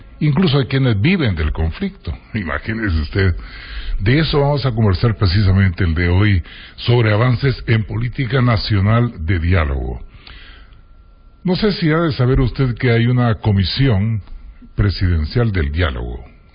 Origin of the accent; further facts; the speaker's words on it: Guatemala; sociedad al fin, de la cual formamos parte afortunadamente como guatemaltecos